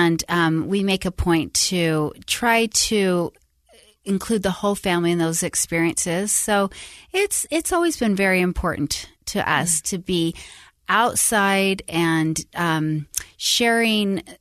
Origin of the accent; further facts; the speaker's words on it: Salt Lake City, Utah, United States; So I grew up in Utah, born and raised, Salt Lake, and as well, my husband did as well.